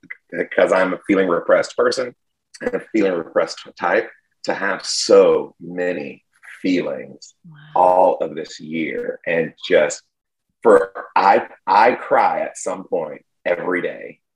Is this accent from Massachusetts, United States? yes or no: no; Mississippi, United States; also born or lived in Georgia; And I grew up in Mississippi and did my junior and high school years in Georgia.